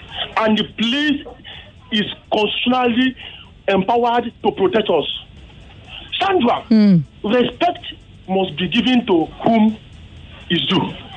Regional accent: Surulere, Lagos, Nigeria; from Surulere.

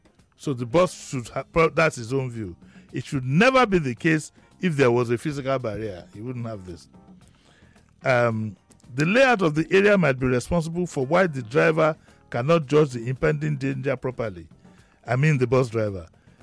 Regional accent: Yaba, Lagos, Nigeria; I grew up into railways. I grew up in Yaba, so we're surrounded by railways.

